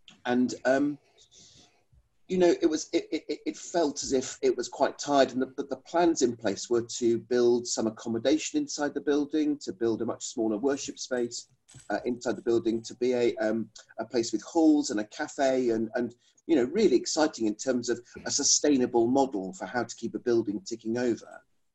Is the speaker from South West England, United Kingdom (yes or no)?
no; South East England, United Kingdom; I grew up in Surrey.